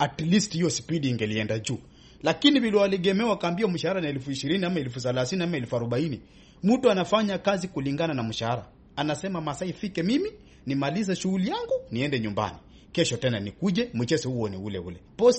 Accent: Kenya; Ni kama Mkenya mimi nimekerwa na hiyo.

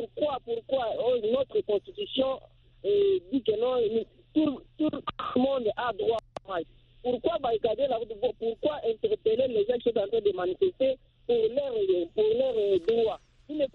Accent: Tshikapa, Kasaï, DR Congo; Mais chez nous, à Tchikapa, il n'y avait pas eu de marche pour la société civile.

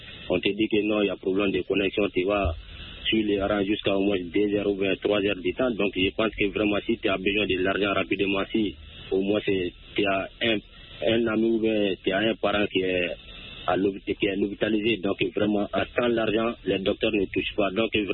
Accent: Sonikéni, Mali; born there; je suis précisément dans mon village natal à Sonikéni.

